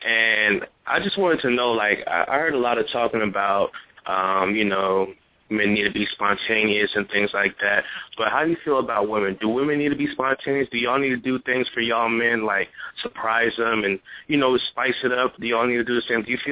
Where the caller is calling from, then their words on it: Gaithersburg, Maryland, United States; All right, so … I'm calling from Gaithersburg, Maryland.